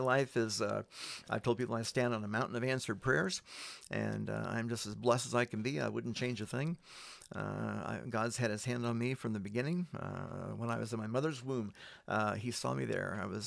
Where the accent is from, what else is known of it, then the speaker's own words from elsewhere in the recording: Terre Haute, Indiana, United States; I have a sister, Sharon, who lives in Terre Haute, Indiana, which is my hometown.